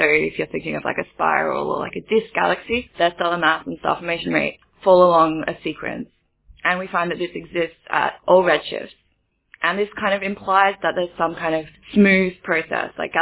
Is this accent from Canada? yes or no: no; Australia; now in Germany; Well, I'm an Australian studying for my PhD in Germany